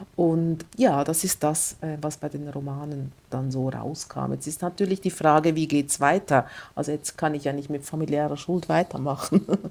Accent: Switzerland; auf die ich als Schweizerin, war das sicher anders, als wenn das jetzt eine Deutsche gewesen wäre

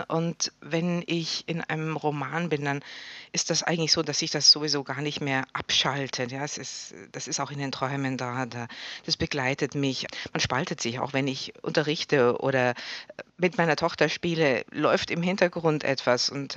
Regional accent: Munich, Bavaria, Germany; born or raised there; now in Berlin, Germany

